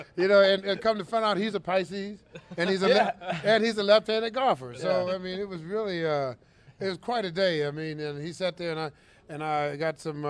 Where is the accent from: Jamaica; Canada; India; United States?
United States; Midwest; I said, well, you know, I'm from the Midwest. We don't do that yet.